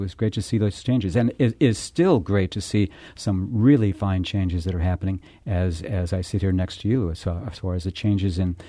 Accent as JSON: {"language": "English", "country": "Ireland", "said": "I'm Irish."}